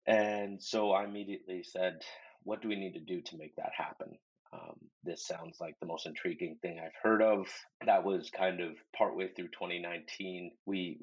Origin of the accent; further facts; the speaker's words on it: Canada; moved away as an adult; now in United Kingdom; I'm Canadian originally, but I originally came over to the United Kingdom in 2011 to go to university here in Scotland.